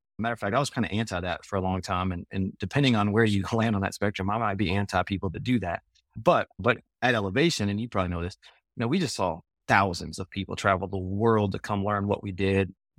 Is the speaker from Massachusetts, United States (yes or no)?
no; Texas, United States; Now we live in Texas, back where we're from. We're from Texas. We're in a new town now, but we're from Texas.